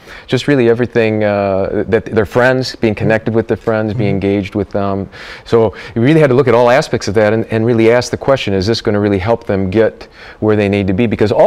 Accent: Ann Arbor, Michigan, United States; from Ann Arbor, Michigan.

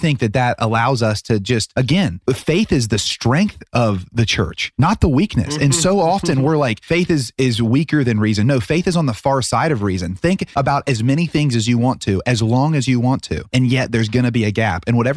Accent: Ohio, United States; born or raised there

